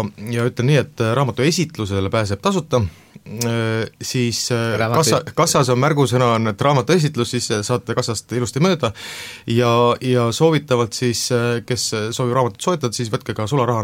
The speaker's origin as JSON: {"language": "Estonian", "town": "Kuressaare", "region": "Saare County", "country": "Estonia", "said": "eks me kõik oleme ühed saarlased ja kuressaarlased."}